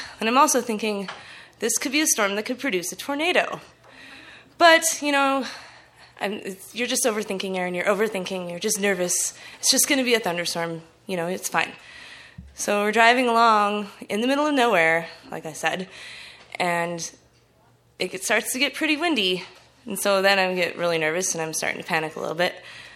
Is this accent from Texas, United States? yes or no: no; Kalispell, Montana, United States; I grew up in Kalispell. We don't have tornadoes.